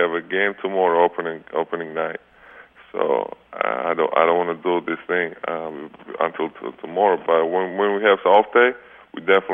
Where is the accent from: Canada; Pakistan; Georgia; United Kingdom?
Georgia; English is a second language; now in United States; especially I'm from Georgia, Republic of Georgia, Europe, and soccer in Europe is huge.